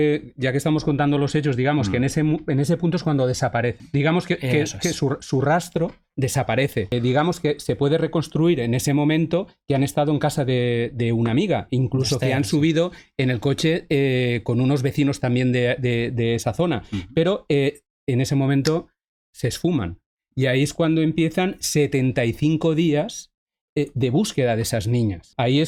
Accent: Valencian Community, Spain; Soy de un pueblo también, de alrededor de Valencia. Mi pueblo puede estar como a 20 kilómetros de Alcácer, ¿no?

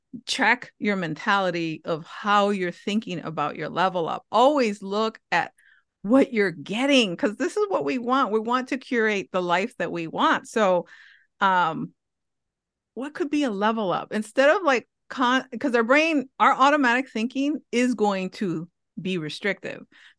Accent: Hawaii, United States; born and raised in Hawaii with Mexican parents who ate food that you cannot find points for.

